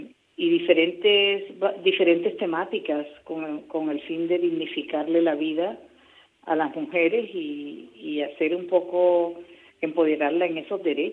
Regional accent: Colombia; 4 de las compañeras que conformamos la organización, somos colombianas. Entonces, venimos de Colombia ya con un trabajo.

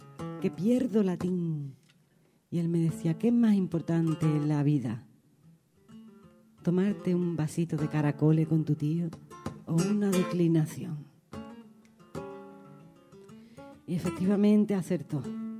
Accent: Utrera, Andalusia, Spain; el polígono del Tinte, barrio donde yo me crié, en Utrera

